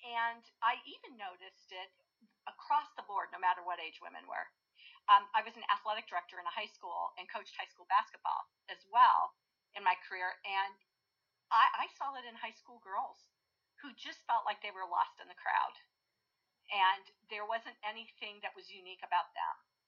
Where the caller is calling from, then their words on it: Concord Township, Ohio, United States; Actually, Northeast Ohio in a little township called Concord Township, Ohio.